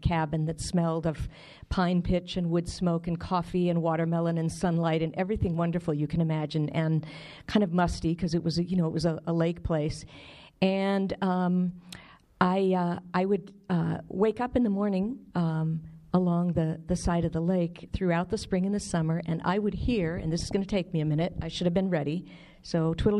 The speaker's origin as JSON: {"language": "English", "town": "Detroit", "region": "Michigan", "country": "United States", "tie": "born or raised there", "said": "And one of the earliest memories that I have of growing up in Detroit, Michigan"}